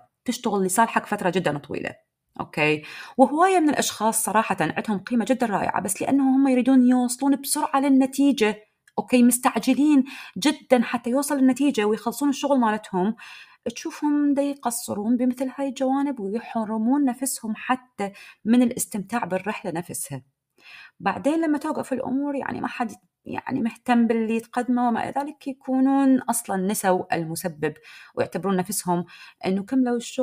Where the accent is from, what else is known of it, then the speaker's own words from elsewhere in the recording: Iraq; accent: Iraqi; اليوم انا دا احكي وياك، دا احكي بلهجتي العراقيه، دا احكي وياك ضمن تسلسل معين